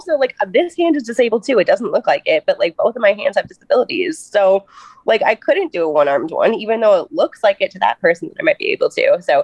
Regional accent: Minnesota, United States; I do want to go on the record and say I am from Minnesota, but I am not related to Mike Lindell, the My Pillow guy.

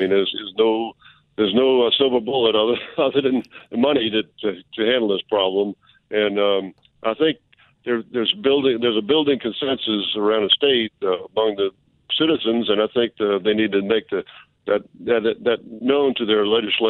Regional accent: New Orleans, Louisiana, United States; Oh, yeah. I grew up in New Orleans. Went to what's now Brother Martin. Was Coriezu when I went to it many years ago. Yes, I'm from New Orleans.

